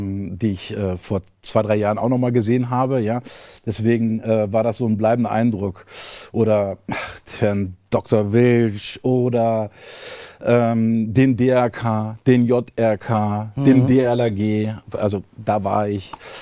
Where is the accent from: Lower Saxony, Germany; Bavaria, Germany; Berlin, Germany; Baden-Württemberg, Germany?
Lower Saxony, Germany; Garbsen; bin auch mit Migrationshintergrund. Ich bin halber Kroate. Wer bin ich? In Garbsen auf der Horst groß geworden. Saturnringschule, Orientierungsstufe, dann Realschule und dann weiter in die Ausbildung. Habe bis 1995 hier gewohnt